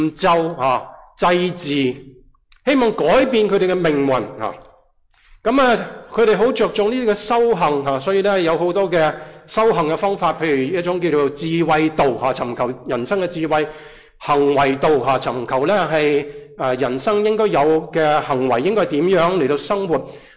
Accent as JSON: {"language": "Chinese", "country": "China", "said": "也好像我们中国人很多信佛教的"}